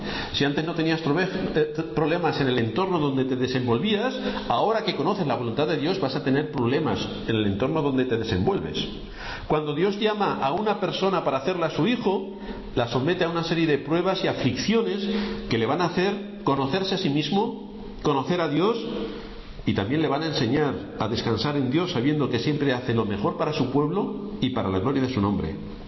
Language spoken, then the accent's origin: Spanish; Valdepeñas, Castilla-La Mancha, Spain; born there; porque nací en Valdepeñas, que es la cuna del vino en toda Europa casi y parte del más allá.